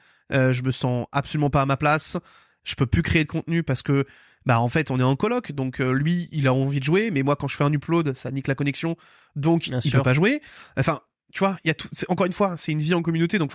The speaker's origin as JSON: {"language": "French", "region": "Île-de-France", "country": "France", "tie": "born there", "said": "je retourne dans ma terre natale, donc à côté d'Asnières-sur-Seine."}